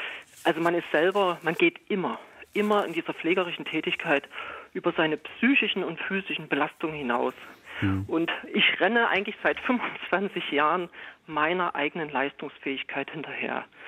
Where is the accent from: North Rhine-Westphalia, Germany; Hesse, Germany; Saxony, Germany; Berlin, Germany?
Saxony, Germany; Dresden; now in Leipzig, Germany; Ich komme aus Dresden, genau.